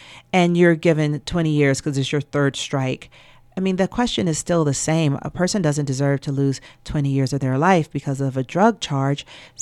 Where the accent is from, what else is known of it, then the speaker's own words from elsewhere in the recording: Atlanta, Georgia, United States; now in Brooklyn, United States; Well, I'm born and raised in Atlanta. I graduated from Spelman College like Celestial did. Atlanta is my natural habitat. I am at home only when I am there. And I live in New York now. I live in Brooklyn.